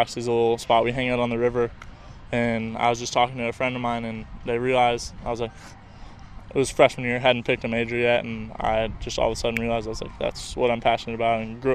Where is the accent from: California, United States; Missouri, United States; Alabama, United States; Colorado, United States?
California, United States; I was born and raised in California.